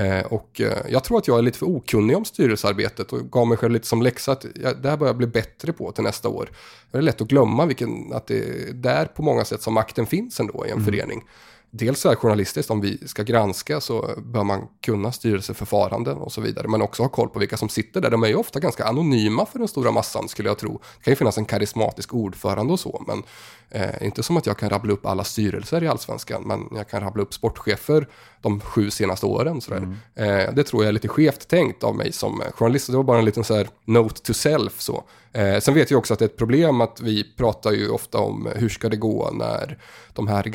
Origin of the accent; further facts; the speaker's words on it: Motala, Östergötland, Sweden; Jag var hemma i Motala helgen och såg med min pappa.